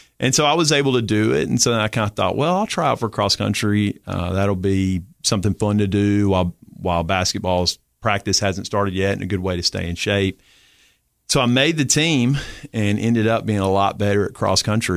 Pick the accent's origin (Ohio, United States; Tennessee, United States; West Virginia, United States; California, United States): Tennessee, United States; Nashville; born there; Yeah, I was born in Nashville, Tennessee.